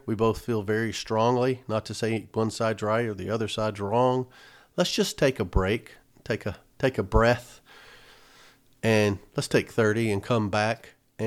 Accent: the South, United States; I remember I'm from the South. So in the South you had, it was a lot of racial connotations to words.

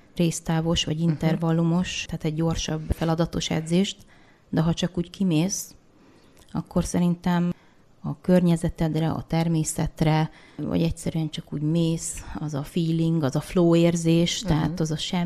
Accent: Érd, Pest, Hungary; now in Esztergom, Hungary; Ja, mert én érdi vagyok egyébként

